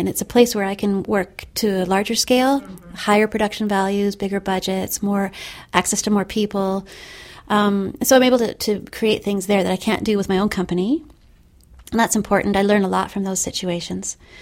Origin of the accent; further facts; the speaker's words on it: Victoria, British Columbia, Canada; I grew up in Victoria, BC